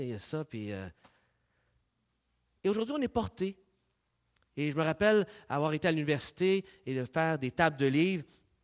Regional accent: Quebec, Canada; vous savez, en tant que Québécois, face à notre culture.

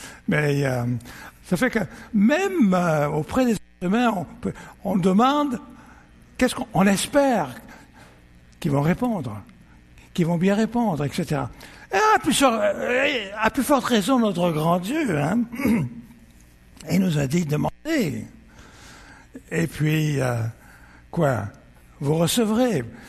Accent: Lyon, Auvergne-Rhône-Alpes, France; moved away as an adult; Et moi, je suis né à Lyon. Et alors, quand j'ai quitté Lyon, ma ville natale, pour aller aux États-Unis

